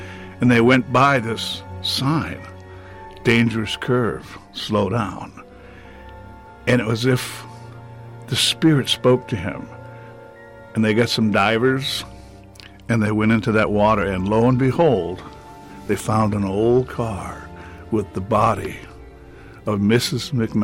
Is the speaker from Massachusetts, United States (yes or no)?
yes; Boston, Massachusetts, United States; And when I first went there, I'm originally from Boston.